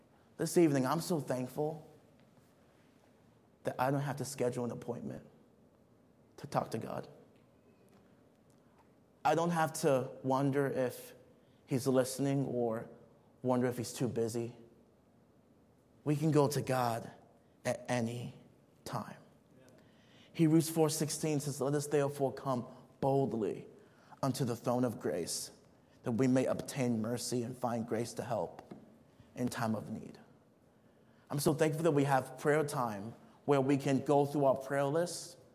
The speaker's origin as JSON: {"language": "English", "country": "Nigeria", "tie": "born or raised there", "said": "I remember growing up in Nigeria, we lived in the compound"}